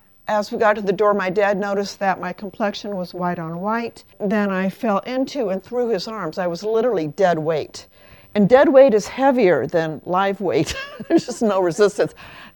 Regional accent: Kansas, United States; They cost a dime. I'm from Kansas.

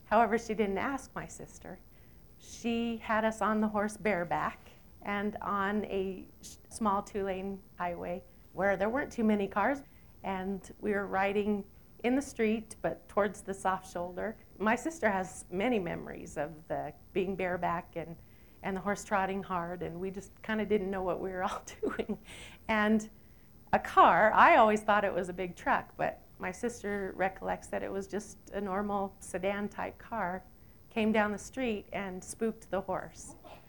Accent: California, United States; The city I grew up in California didn't have facilities in that hospital to properly take care of me.

